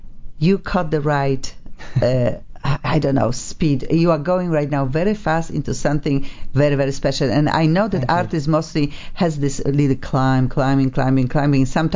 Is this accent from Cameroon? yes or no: no; Poland; English is a second language; now in United States; And when I say how I came from Poland to America